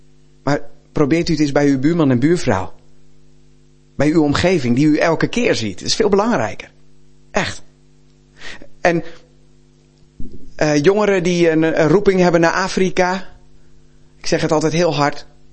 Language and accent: Dutch; Rotterdam, South Holland, Netherlands; En ik kan het weten, want ik ben Rotterdammer.